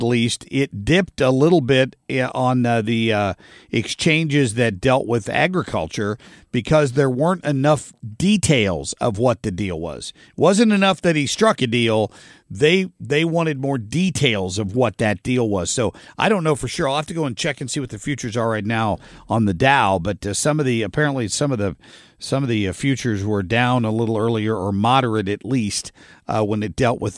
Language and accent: English; Middletown, Ohio, United States; former hometown boy from my hometown of Middletown, Ohio